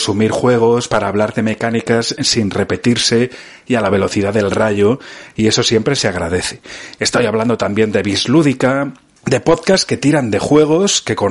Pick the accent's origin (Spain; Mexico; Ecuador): Spain; Burgos, Castile and León; now in Italy; yo soy español de Burgos y vivo en Italia, ¿eh? No soy ni de la pérfida Albión, ni soy un yankee, ni nada por el estilo. Ni canadiense, ni australiano, ni nada.